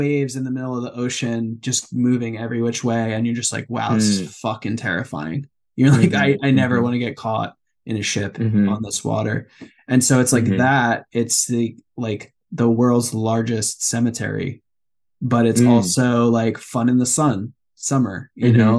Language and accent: English; New York City, New York, United States; because I grew up in New York City, 100 yards from the ocean.